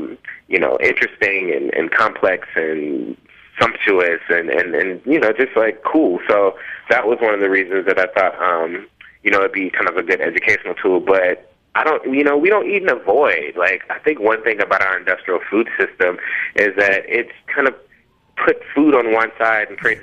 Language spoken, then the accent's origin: English; Memphis, Tennessee, United States; I grew up in Memphis, Tennessee, like deep south. Mm-hmm. And in Memphis, like the major staple is barbecue.